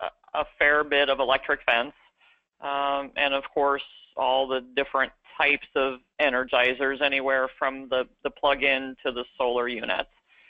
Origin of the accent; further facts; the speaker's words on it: Ohio, United States; Yeah, I grew up in Ohio, and I grew up on a Polk Hereford farm.